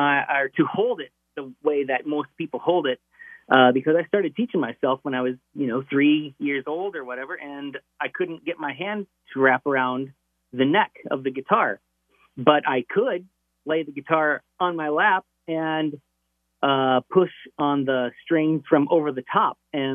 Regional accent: North Dakota, United States; It all started back in North Dakota, Rory. I was born in North Dakota on a cattle ranch. And I grew up in a musical family.

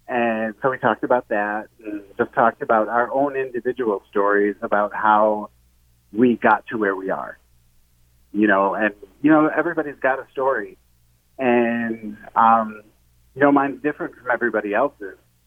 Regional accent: Chicago, Illinois, United States; now in North Carolina, United States; Not originally. I'm originally from Chicago.

